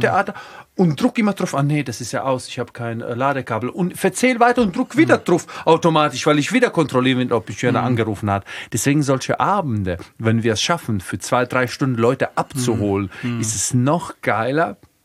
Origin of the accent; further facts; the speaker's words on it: Rhineland-Palatinate, Germany; meine Heimat ist tatsächlich die Pfalz.